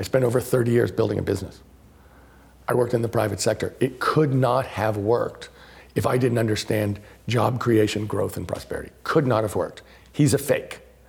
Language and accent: English; California, United States; I've been up and down the San Joaquin Valley in my home state of California.